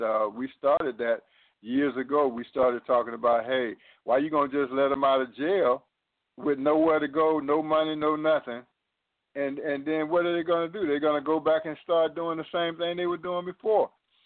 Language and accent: English; Atlanta, Georgia, United States; But when I grew up in Atlanta, police everywhere.